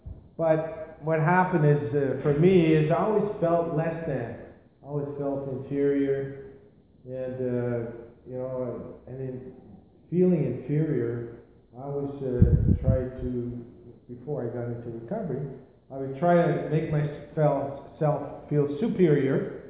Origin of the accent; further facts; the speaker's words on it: Quebec, Canada; also born or lived in Halifax, Canada; Well, I was born in Halifax, Nova Scotia in 1950. My dad was in the Navy down there, and we moved back to Quebec when I was just a child, a year old, and I was brought up there. I was the oldest in the family, my mother is from Nova Scotia, my dad's from Quebec.